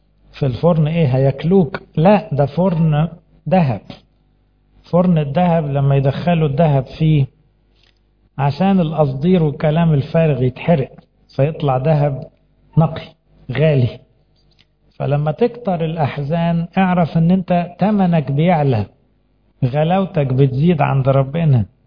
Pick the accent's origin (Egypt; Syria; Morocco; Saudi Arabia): Egypt; واللي عندنا في مصر ضابط الكل